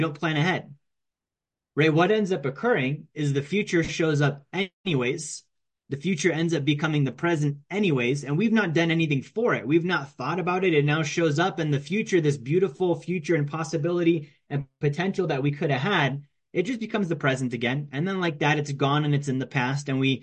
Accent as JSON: {"language": "English", "region": "Alaska", "country": "United States", "tie": "born or raised there", "also_born_or_lived": "Minnesota", "said": "I grew up in Alaska, right? So I didn't leave Alaska once I moved there. I didn't leave Alaska for a very long time. I lived there for like 20 years."}